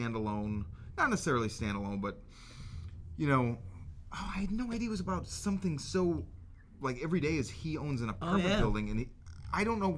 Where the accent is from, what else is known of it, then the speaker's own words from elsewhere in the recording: Chicago, Illinois, United States; when I go back home, because I am from Chicago.